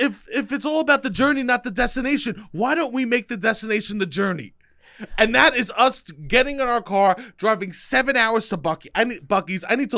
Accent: United States; I am American, and the most American thing I could do wouldn't be to go see the Niagara Falls.

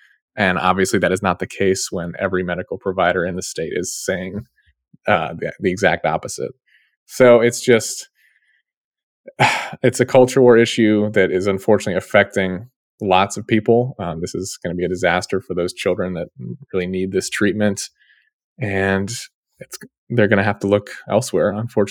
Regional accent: Ohio, United States; my first story, regrettably, comes from my home state, and that is because Ohio lawmakers have overridden the governor's veto

